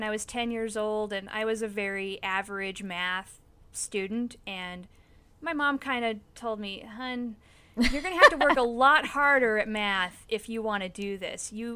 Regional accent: Wyoming, United States; But I'm originally from Wyoming.

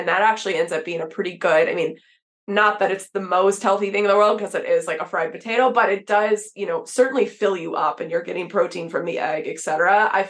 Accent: Texas, United States; I grew up in Texas, like pretty much ate them every day.

